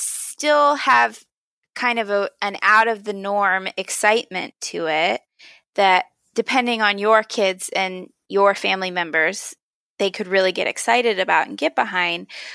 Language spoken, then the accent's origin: English; Pennsylvania, United States; When I was a kid, I grew up in Pennsylvania.